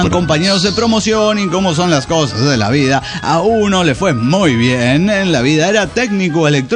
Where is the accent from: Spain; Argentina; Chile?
Chile; Arica, Arica y Parinacota; de Arica, Chile.